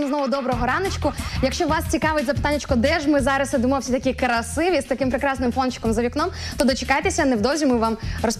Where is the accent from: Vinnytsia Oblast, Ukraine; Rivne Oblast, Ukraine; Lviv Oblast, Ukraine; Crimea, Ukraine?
Rivne Oblast, Ukraine; Sarny; Добрий раночок із Сарн. Це моє рідне місто.